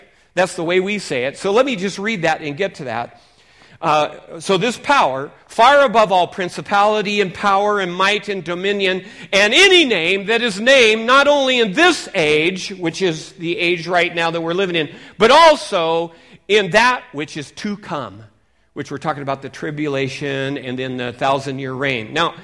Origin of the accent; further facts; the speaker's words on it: Seattle, Washington, United States; Yes, I have my own latte machine. I'm from Seattle.